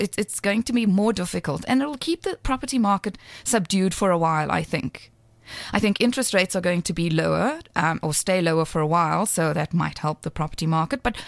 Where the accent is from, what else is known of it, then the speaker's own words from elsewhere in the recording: South Africa; I'm South African